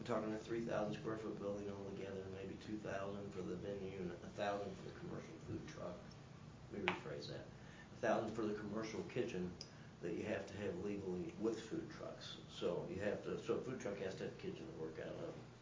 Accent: Troy, Missouri, United States; We're from Troy, Missouri, actually.

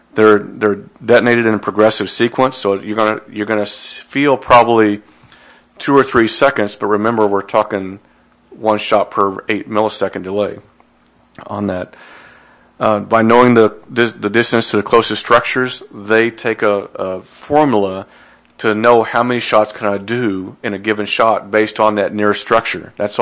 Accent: Raymore, Missouri, United States; I've seen that in my hometown of Raymore, Missouri

